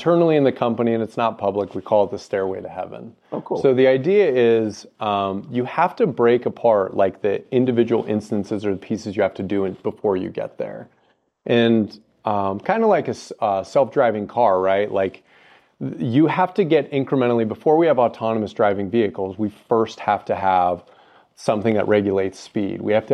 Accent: Midwest, United States; So I'm from the Midwest as well.

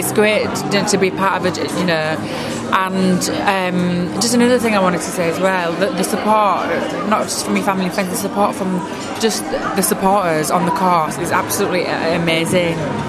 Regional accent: Hull, Yorkshire and the Humber, United Kingdom; now in London, United Kingdom; I live in London, I'm from East Yorkshire, Hull.

